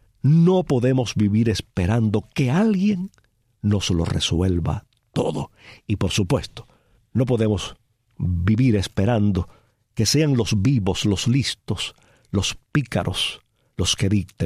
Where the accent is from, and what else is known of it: Cuba